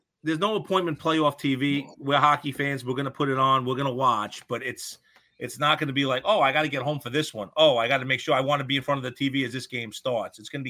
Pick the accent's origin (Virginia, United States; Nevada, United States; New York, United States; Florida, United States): New York, United States; There's no Boston to root against. I'm just saying, as a New Yorker, right?